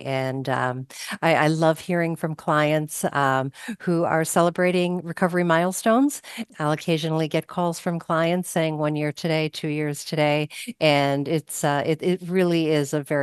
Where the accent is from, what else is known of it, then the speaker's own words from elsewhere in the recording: Chicago, Illinois, United States; Mike, I am originally from Chicago